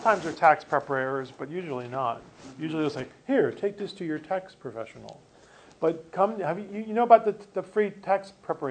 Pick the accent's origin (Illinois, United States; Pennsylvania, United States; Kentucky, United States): Pennsylvania, United States; Philadelphia; I'm from Philadelphia. I'm from Philadelphia, and that's the way we treat each other.